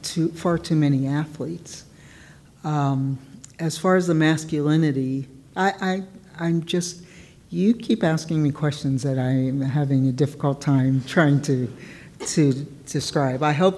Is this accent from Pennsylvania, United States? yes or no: yes; Philadelphia, Pennsylvania, United States; accent: Philadelphian; I'm sorry, I'm being very Philadelphian and swallowing my T's.